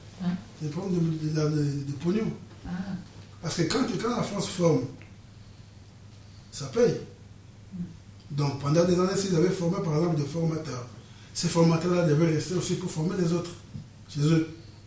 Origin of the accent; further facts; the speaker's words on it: DR Congo; Par contre, moi je ne suis pas du Tchad, moi je suis du Congo. Je suis colonisé par les Belges.